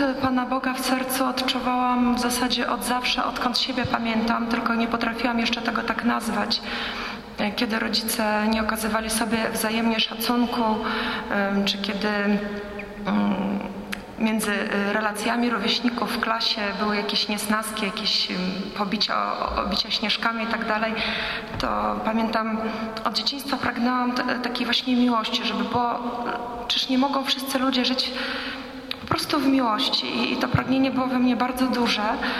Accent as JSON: {"language": "Polish", "town": "Vilnius", "region": "Vilnius County", "country": "Lithuania", "said": "Ja, jak mąż wspomniał, pochodzę z Wilna"}